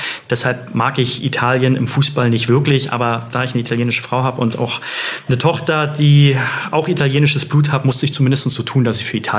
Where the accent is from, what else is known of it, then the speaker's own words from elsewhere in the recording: Berlin, Germany; Naja, also ich bin ja gebürtiger Berliner und habe keine Wahl gehabt als gebürtiger Westberliner.